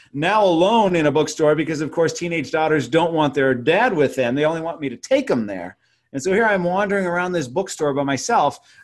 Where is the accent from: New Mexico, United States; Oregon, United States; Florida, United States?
New Mexico, United States; Albuquerque; I am a dentist, and I am a dentist from Albuquerque, New Mexico.